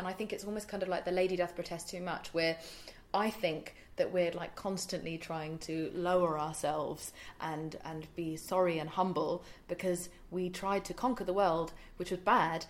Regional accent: India; because I'm from India

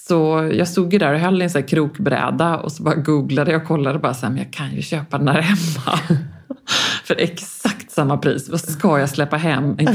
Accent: Stockholm, Stockholm County, Sweden; Du ser alltså att jag är från Stockholm.

